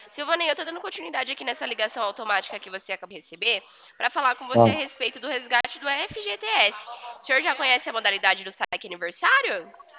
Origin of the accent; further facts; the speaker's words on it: São Carlos, São Paulo, Brazil; Eu sou aqui de São Carlos.